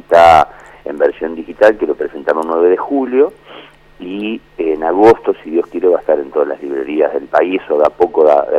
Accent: Nogoyá, Entre Ríos, Argentina; yo soy sí oriundo de Nogoyá, estudié en Paraná

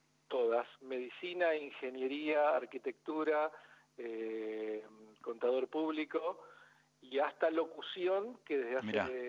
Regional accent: Concepción del Uruguay, Entre Ríos, Argentina; Soy de acá, de Concepción del Uruguay

